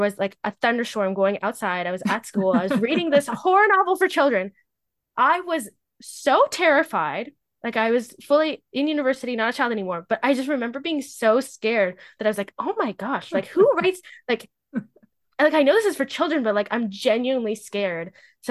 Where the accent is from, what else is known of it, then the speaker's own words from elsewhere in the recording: Canada; I'm Canadian, so it's Zed.